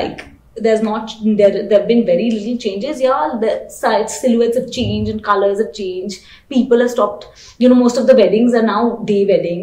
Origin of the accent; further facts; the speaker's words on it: Delhi, India; also born or lived in London / New York / Philadelphia; I obviously I'm a city girl, right? I've been born and raised in Delhi. I've lived in London and I've lived in New York and I've lived in Philly for a little bit of time.